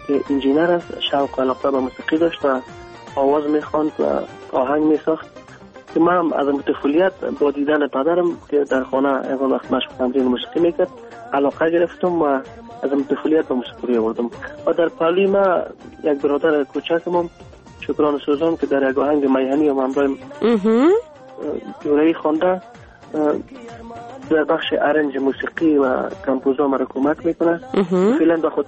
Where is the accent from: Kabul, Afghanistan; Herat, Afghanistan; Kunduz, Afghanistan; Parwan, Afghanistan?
Kabul, Afghanistan; born there; در کابل متولد شدیم اما تمام افغانستان دوست دارم همیشه فکر میکنم از پنجشیر قندهار پکتیا لغمان از تمامش هستم